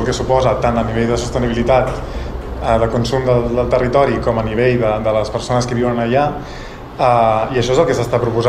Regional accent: Barcelona, Catalonia, Spain; jo parlaré com a barceloní que sóc i que ve aquí un cop a l'any

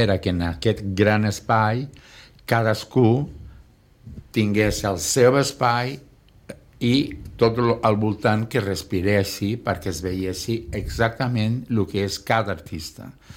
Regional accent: Vilanova, Catalonia, Spain; jo soc de Visca Vilanova

